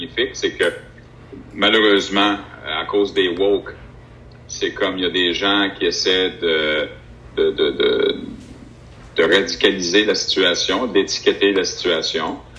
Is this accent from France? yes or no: no; Joliette, Quebec, Canada; now in Montreal, Canada; Je suis originaire de Joliette, alors j'ai resté, j'ai demeuré. Là, ça fait 3 ans que je suis dans le Vieux-Montréal, mais j'étais pendant 45 ans à Montréal-Nord.